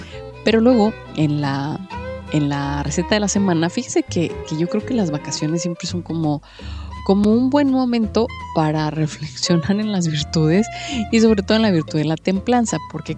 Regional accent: Mexico; yo soy mexicana, entonces le voy a platicar

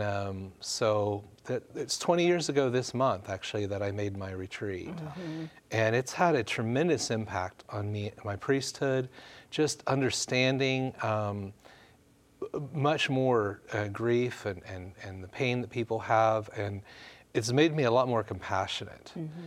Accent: Kokomo, Indiana, United States; Well, I grew up in Indiana, a town called Kokomo, Indiana, and went to Christendom College in Virginia.

